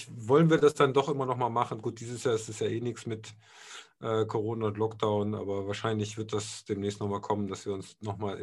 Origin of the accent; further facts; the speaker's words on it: Eschweiler, North Rhine-Westphalia, Germany; Also ich bin ja in Aachen groß geworden